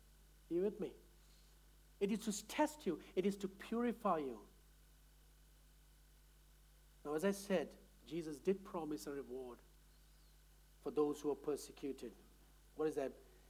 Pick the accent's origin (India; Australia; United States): India; I'm talking about because I come from India.